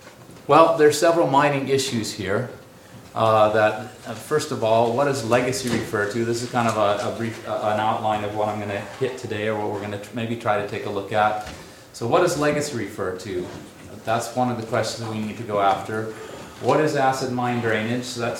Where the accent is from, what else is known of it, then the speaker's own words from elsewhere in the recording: North Dakota, United States; I grew up in North Dakota, so that's my bias.